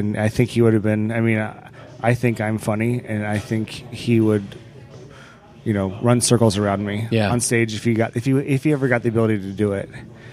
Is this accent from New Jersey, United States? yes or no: no; Phoenix, Arizona, United States; Yeah, I grew up in North Phoenix, just outside of Scottsdale. Went to high school at Horizon High School.